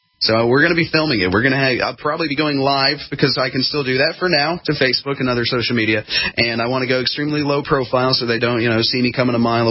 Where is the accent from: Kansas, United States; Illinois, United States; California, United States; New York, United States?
Kansas, United States; Wichita; things that are on my radar right now in my hometown of Wichita, Kansas, there's currently an ongoing debate.